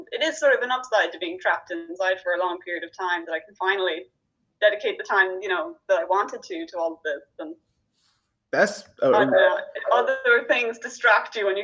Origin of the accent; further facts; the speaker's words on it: Ireland; Because I'm Irish, so I live in a small village in Ireland where we don't even get buses.